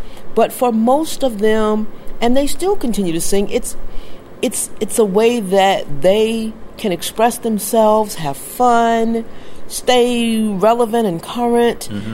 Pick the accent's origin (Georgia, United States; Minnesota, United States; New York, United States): Georgia, United States; born there; also born or lived in Orangeburg; I was born in Georgia, but my parents, my grandparents, and my great-grandfather went to Claflin University.